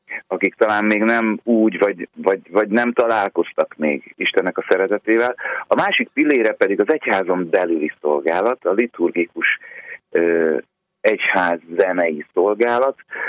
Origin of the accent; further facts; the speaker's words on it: Budapest, Hungary; A Szent Család templomban nőttünk föl a Terézvárosban.